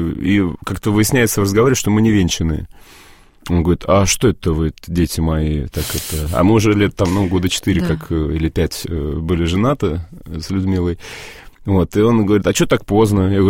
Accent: Vyazma, Smolensk Oblast, Russia; как раз я сам из Вязьмы

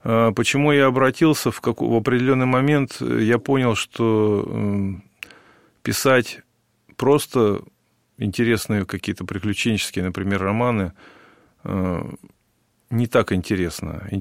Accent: Tomsk, Tomsk Oblast, Russia; я сам сибиряк. Я родился и вырос в Сибири, в городе Томске. Первые 40 лет своей жизни я провел именно в Томске.

